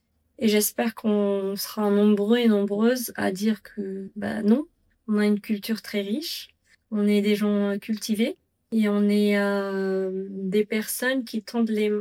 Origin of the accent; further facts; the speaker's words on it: Tunisia; moved away; ça fait quand même 15 ans depuis que j'ai quitté la Tunisie.